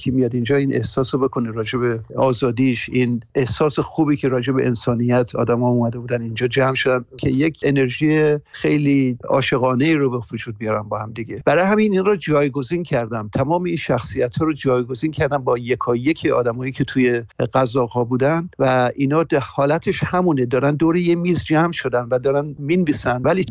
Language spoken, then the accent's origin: Persian; Tehran, Tehran Province, Iran; moved away as an adult; و از ایران 40 سال پیش اومدم بیرون. اصلیتم مال مشهده و تهران گروآپ کردم دوره دانشگاه و اینا رو، ولی خیلی جوان بودم که اومدم بیرون